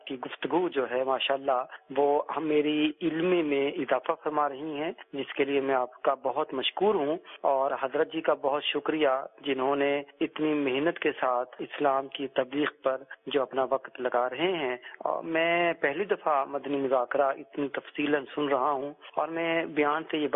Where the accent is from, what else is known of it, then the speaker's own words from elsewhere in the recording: Sahiwal, Punjab, Pakistan; Advocate high court ہے اور میں سہیوال میں پریکٹس کرتا ہوں. میرا تعلق سہیوال پنجاب سے ہے.